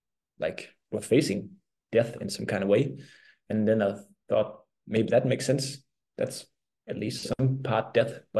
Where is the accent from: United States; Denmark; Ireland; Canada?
Denmark; first language Danish; English is a second language; Obviously, Danish is my mother tongue. But just now trying to translate it to English, I'm stumbling upon the words